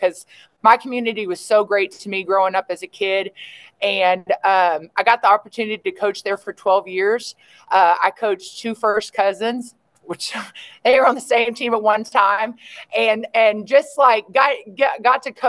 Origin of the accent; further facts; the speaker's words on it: Elgin, Texas, United States; Yeah, so I was born and raised in Elgin, Texas, and I was a multi-sport athlete.